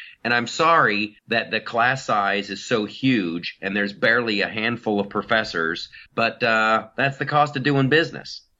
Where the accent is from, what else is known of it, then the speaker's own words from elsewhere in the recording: Columbus, Ohio, United States; In my hometown of Columbus, Ohio, there was this lovely little area called the Short North